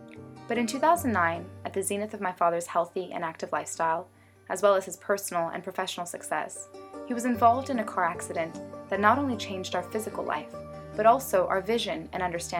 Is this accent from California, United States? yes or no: yes; California, United States; I grew up in Southern California with my father